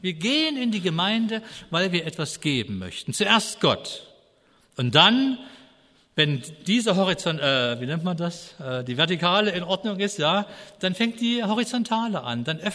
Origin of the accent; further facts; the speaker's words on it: Brandenburg, Germany; Also Uckermark ist die Gegend, wo ich herkomme.